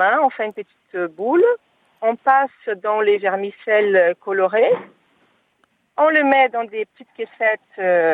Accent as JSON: {"language": "French", "country": "Brazil", "second_language": "French", "said": "mais je suis brésilienne"}